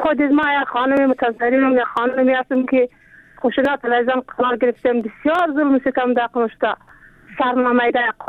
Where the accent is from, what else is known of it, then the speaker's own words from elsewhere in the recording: Afghanistan; ما زن افغانیم